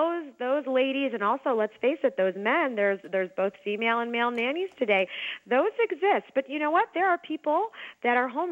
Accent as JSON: {"language": "English", "town": "Chicago", "region": "Illinois", "country": "United States", "said": "I hail from Chicago."}